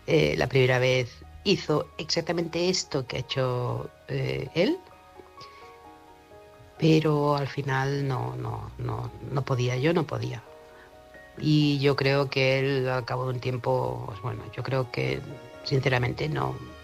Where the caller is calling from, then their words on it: Manresa, Catalonia, Spain; corresponsal de Manresa, Barcelona.